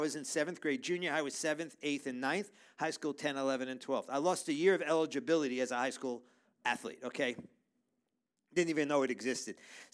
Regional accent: New York City, New York, United States; So, I grew up in New York City in the 60s and the 70s

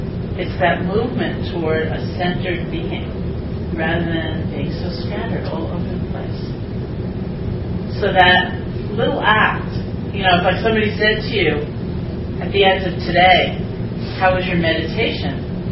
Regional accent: New York City, New York, United States; I grew up in New York City, you know

